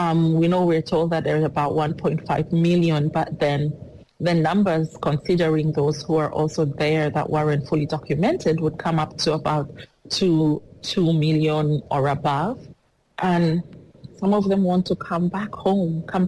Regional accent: South Sudan; I am from South Sudan, and I was in South Sudan in 2013 and 2016 when the conflict broke out.

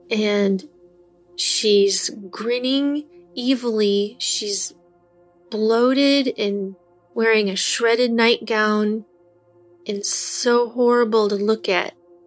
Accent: Michigan, United States; I'm from Michigan.

